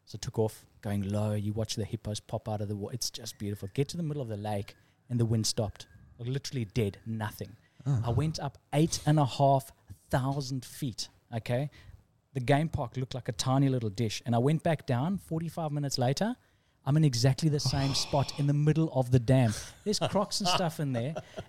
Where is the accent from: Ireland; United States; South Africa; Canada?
South Africa; growing up in South Africa, I can tell you some stories afterwards too